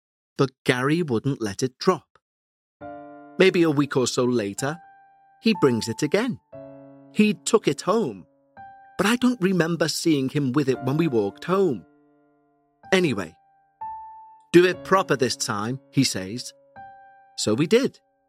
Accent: London, United Kingdom; I grew up on the Ferrier Estate. If you know South London, you'll know that wasn't a nice area back then.

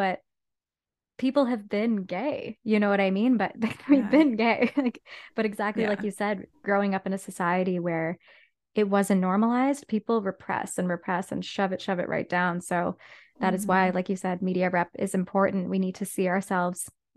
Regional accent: Whitby, Ontario, Canada; I grew up in Whitby, Ontario, so like from Toronto it's about an hour away, but it's very like small town vibes, like very white, very hetero.

